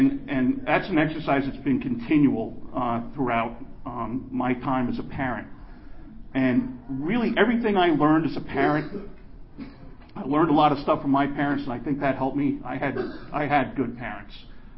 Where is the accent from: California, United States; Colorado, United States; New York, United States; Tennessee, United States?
New York, United States; Long Island; First of all, I'm from New York, Long Island.